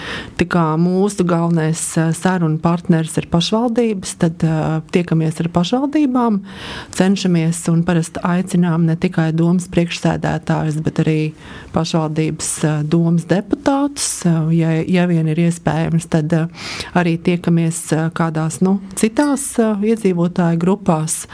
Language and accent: Latvian; Kurzeme, Latvia; neskatoties uz to, ka pat esmu kurzemniece